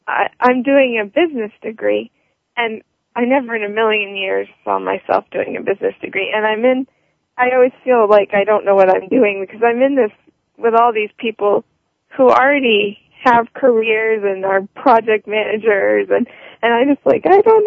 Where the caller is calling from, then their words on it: Kilmarnock, Virginia, United States; The Kilmarnock, Virginia, on the northern neck on the Chesapeake Bay.